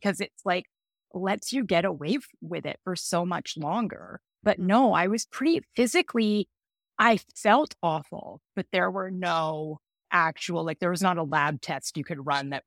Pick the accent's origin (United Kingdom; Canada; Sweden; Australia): Canada; now in United States; Like I had a life like I could never have even imagined growing up in Canada.